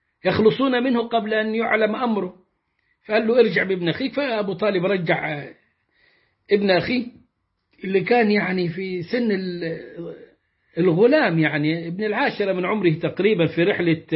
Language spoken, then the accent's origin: Arabic; Egypt; وسمعت المدعو الشاطر حسن عندنا في مصر في الثمانينات والتسعينات